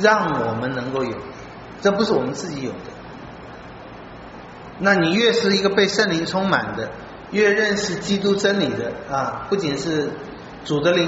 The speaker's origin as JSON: {"language": "Chinese", "country": "China", "said": "我们中国人讲自由好像没有讲自由的"}